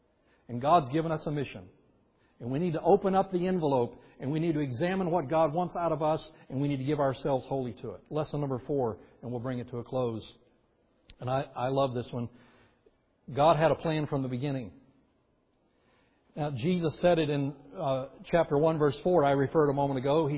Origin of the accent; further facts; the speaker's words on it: Alabama, United States; I was born in Alabama, so I grew up in the South.